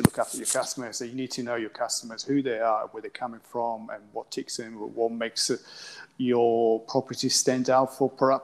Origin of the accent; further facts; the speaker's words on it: Venice, Veneto, Italy; As you know, I was born and raised in Venice, and hospitality and tourism perhaps is in my blood.